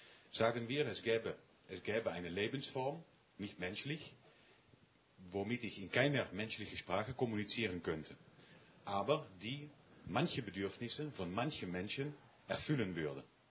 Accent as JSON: {"language": "German", "country": "Netherlands", "first_language": "Dutch", "second_language": "German", "said": "denn meine Muttersprache ist nicht holländisch, ist nicht deutsch, sondern holländisch"}